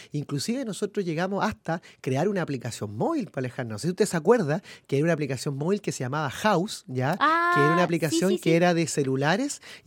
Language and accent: Spanish; Quilpué, Valparaíso, Chile; Así es, porque yo soy de Quilpué